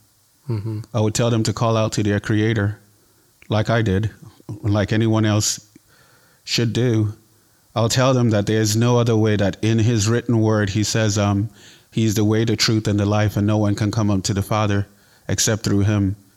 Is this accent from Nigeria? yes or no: yes; Nigeria; also born or lived in United States; I grew up in Nigeria. I'm Nigerian. My parents are Nigerian. I'm American on paper. I was born in the United States, but I left when I was very young, 5 years old.